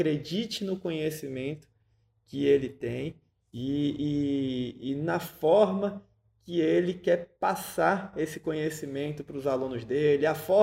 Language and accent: Portuguese; Bahia, Brazil; Eu falo frio no sentido de que falo mais devagar, como um bom baiano, falo manso, sou mais calmo.